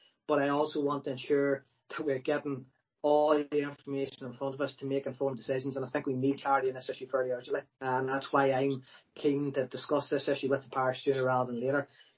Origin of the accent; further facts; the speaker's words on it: Newry, Northern Ireland, United Kingdom; You know, I'm someone who was born and raised in Newry, and I want to see the city develop